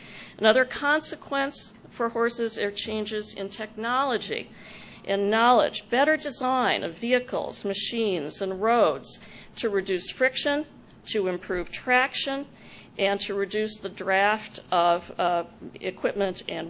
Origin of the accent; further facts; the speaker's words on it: Wisconsin, United States; Well, I grew up in Wisconsin, where my family owned a large dairy company and a number of farms.